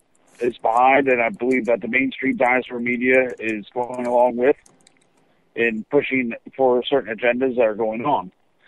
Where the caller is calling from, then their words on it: Pennsylvania, United States; I'm from Pennsylvania.